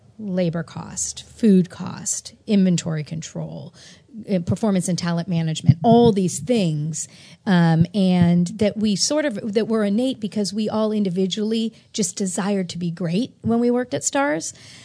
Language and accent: English; San Francisco, California, United States; I'm from San Francisco, born and raised, and I just wanted to go somewhere. And I decided I wanted to move to Chicago.